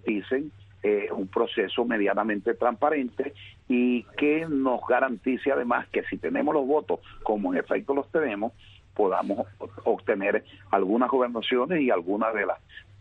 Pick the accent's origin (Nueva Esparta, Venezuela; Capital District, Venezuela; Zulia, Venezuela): Zulia, Venezuela; Maracaibo; como dicen en mi pueblo, en Maracaibo, apago la luz y me voy.